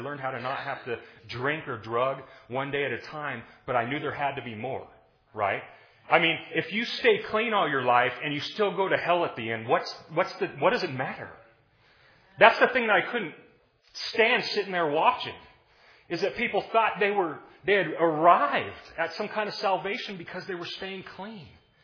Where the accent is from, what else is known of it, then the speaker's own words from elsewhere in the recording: Los Angeles, California, United States; I'm from Los Angeles originally. That's where I was born and raised.